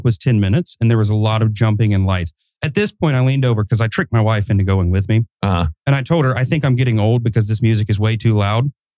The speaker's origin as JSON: {"language": "English", "region": "Kentucky", "country": "United States", "said": "Yeah, I'm not a speller. I'm from Kentucky."}